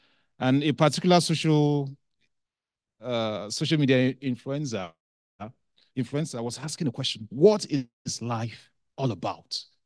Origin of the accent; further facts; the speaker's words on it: Nigeria; I am from Nigeria